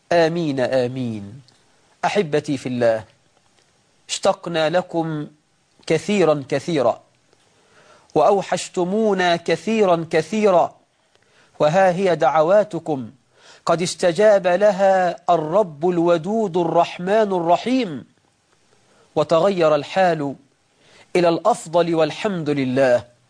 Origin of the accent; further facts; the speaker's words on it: Egypt; بلدنا مصر